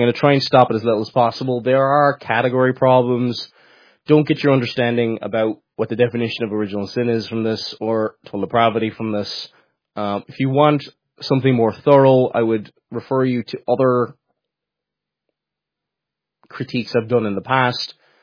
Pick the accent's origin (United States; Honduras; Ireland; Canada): Ireland; Cork, Munster; I'm originally from Cork, and I don't have a typical Cork accent. I have a very, very strange accent.